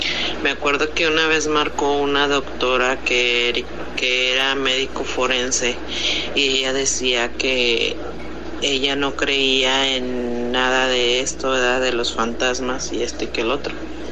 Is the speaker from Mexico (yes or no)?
yes; Torreón, Coahuila, Mexico; soy de Torreón, Coahuila.